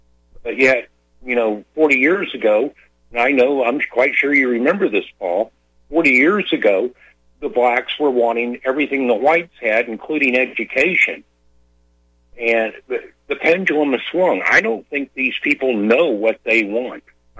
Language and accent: English; the South, United States; born there; And yet I was born in the South, and there's a lot of things about the old South that I dearly love.